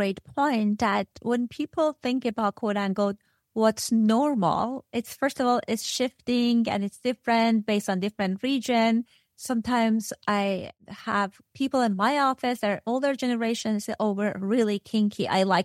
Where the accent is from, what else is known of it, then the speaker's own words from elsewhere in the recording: Iran; so I'm coming from a patriarchal society. I grew up in Iran.